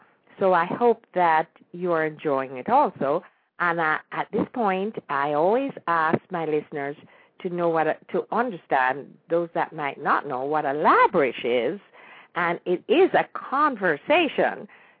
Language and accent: English; Jamaica; now in United States; I was privileged to be born and raised in Jamaica. Although I've lived the majority of my life in the United States, where I broadcast from